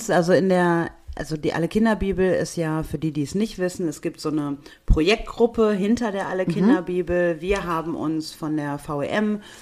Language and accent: German; Germany; ich bin ja auch in Deutschland geboren, aufgewachsen, habe einen eurozentrischen Blick auf diese Welt